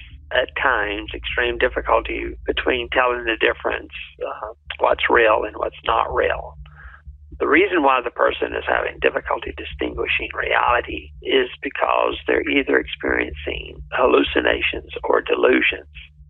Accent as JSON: {"language": "English", "region": "the South", "country": "United States", "accent": "southern", "said": "My southern accent's not helping me much."}